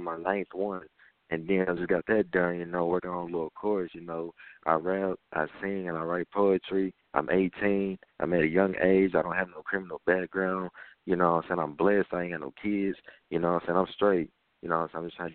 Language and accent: English; Gulfport, Mississippi, United States; I'm from Gulfport, Mississippi.